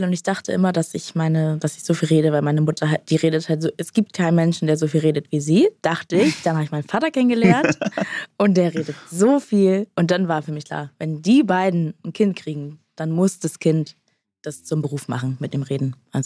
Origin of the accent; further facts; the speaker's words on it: Baltic coast, Germany; Ich war so meistens an der Ostseeküste lang und dann auch mal in der Stadt, aber dann so Lübeck als Stadt, also keine große Stadt.